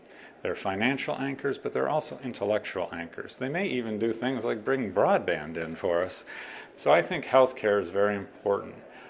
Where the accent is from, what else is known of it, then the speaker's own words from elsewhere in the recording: Saratoga, New York, United States; I was raised in Saratoga.